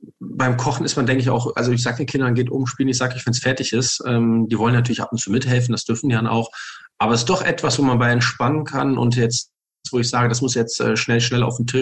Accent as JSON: {"language": "German", "town": "Frankfurt", "region": "Hesse", "country": "Germany", "tie": "born or raised there", "said": "Ich bin ja gebürtiger Frankfurter und das hat mich nicht so ganz losgelassen."}